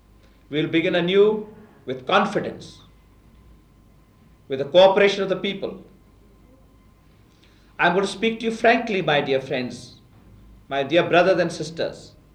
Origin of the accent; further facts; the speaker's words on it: Pakistan; I speak to you today not only as a Pakistani but as a Musliman